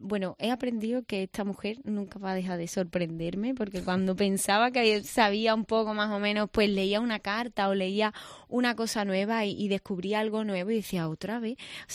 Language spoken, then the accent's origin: Spanish; Seville, Andalusia, Spain; yo soy sevillana.